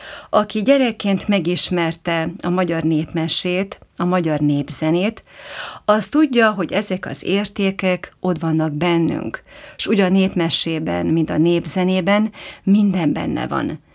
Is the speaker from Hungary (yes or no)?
no; Prekmurje, Slovenia; én meg elmondtam, hogy muravidéki magyar vagyok